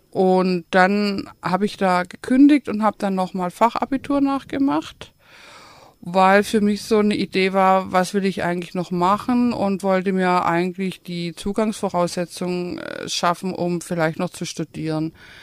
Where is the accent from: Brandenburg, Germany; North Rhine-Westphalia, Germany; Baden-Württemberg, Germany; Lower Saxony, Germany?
Baden-Württemberg, Germany; Tübingen; ich bin 1959 geboren in Tübingen, bin aufgewachsen in der Altstadt, also die ersten drei Lebensjahre, und dann sind meine Eltern an den Güterbahnhof gezogen.